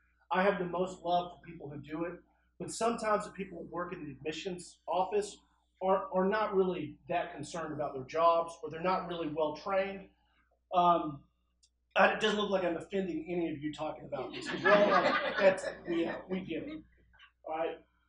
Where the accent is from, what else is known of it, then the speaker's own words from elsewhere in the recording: the South, United States; And hey, I'm from the South, so I know.